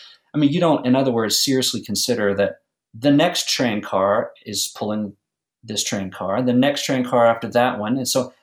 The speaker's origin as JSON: {"language": "English", "region": "Louisiana", "country": "United States", "tie": "born or raised there", "said": "I grew up in Louisiana, and every time we go home, my mother has a wonderful pot of red beans and rice waiting."}